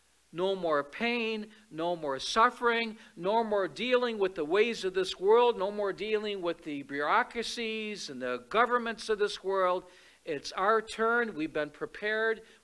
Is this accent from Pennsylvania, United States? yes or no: no; Detroit, Michigan, United States; born there; I was born in Detroit.